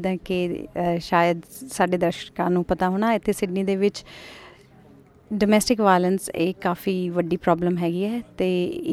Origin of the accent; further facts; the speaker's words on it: Chandigarh, India; ਇਸ ਤੋਂ ਪਹਿਲੇ ਮੈਂ ਚੰਡੀਗੜ੍ਹ ਤੋਂ ਹੈਗੀ ਹਾਂ